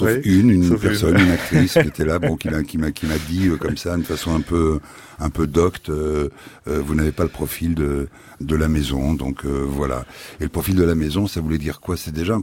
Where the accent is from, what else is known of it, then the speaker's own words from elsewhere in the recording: Paris, Île-de-France, France; born there; pied noir que je ne suis pas d'ailleurs, ouais. Parce que je ne suis pas né en Algérie. Moi, je suis né à Paris.